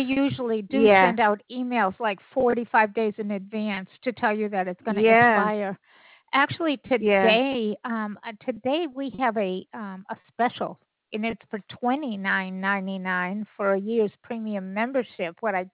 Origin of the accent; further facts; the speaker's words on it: Scituate, Massachusetts, United States; now in Alabama, United States; originally. Have you ever heard of Scituate?